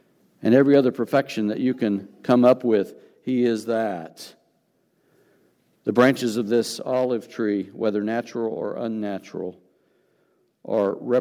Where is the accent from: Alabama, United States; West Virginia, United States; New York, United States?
West Virginia, United States; Granted, I'm from West Virginia, and my family tree tends to go more straight up than most people's